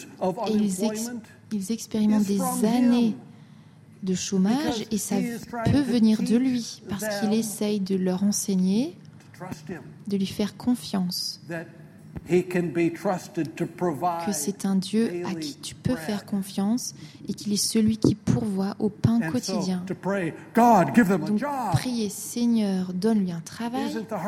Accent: Minnesota, United States; Vous savez, je viens du Minnesota et pour moi, il fait chaud à partir de 15 degrés.

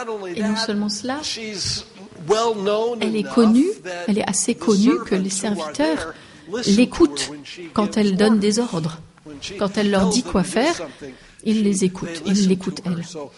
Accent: United States; je finis mon assiette à chaque fois parce que je suis américain

